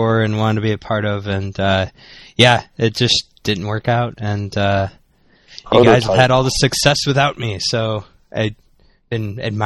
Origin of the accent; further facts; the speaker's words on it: Midwest, United States; I'm from the Midwest, too, so it's more like meth out here.